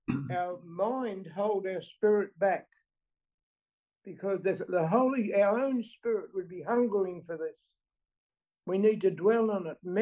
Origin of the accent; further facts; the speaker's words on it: Bunbury, Western Australia, Australia; from Bunbury, WA